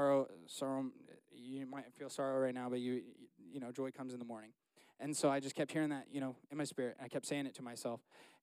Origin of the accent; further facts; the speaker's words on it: Ohio, United States; born there; when I was born in Ohio, they helped my parents get into their first house